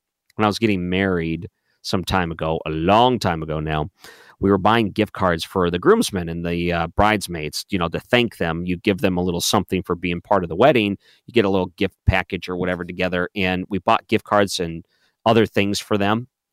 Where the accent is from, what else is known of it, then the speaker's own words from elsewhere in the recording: Detroit, Michigan, United States; I grew up in Detroit.